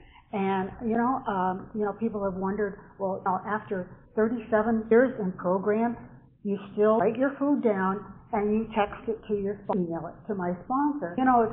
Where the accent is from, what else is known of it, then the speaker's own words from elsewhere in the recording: Lowell, Massachusetts, United States; And I'm from Lowell, Massachusetts.